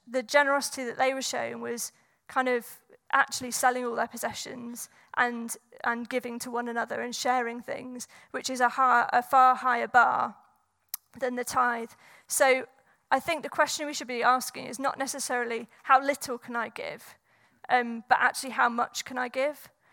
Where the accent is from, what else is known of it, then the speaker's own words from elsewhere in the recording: Scotland, United Kingdom; I'm Scottish, but can be very careful. I think I can say that because I'm Scottish.